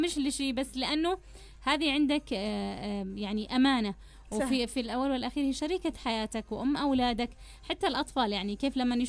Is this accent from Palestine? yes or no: no; Yemen; العنف لازال مستمر في بلادنا اليمن